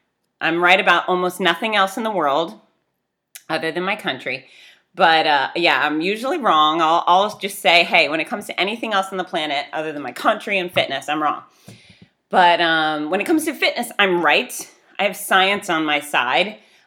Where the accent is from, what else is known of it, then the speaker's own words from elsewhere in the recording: Fort Lauderdale, Florida, United States; born there; I am not from Australia. I am born in Fort Lauderdale, Florida, pure American, and I don't even speak Australian